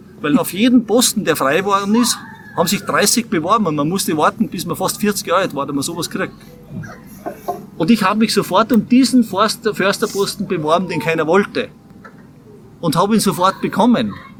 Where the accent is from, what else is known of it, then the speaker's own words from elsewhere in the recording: Austria; ich bin da am Großglockner aufgewachsen.